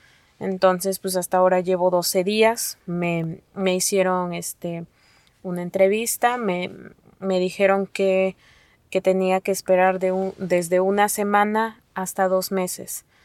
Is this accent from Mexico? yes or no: yes; Mexico; first language Nahuatl; Spanish is a second language; Nos han enseñado un poco del inglés, pero no es mi lengua materna. Mi lengua materna es el náhuatl